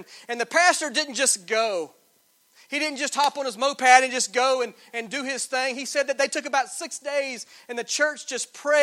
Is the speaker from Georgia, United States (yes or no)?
yes; Atlanta, Georgia, United States; And I remember us going to downtown Atlanta. I grew up in Atlanta.